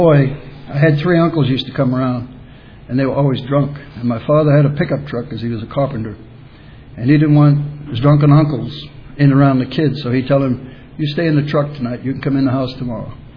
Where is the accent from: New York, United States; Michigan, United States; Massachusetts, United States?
Massachusetts, United States; Boston; I was raised in Boston. I'm the youngest of 11 kids.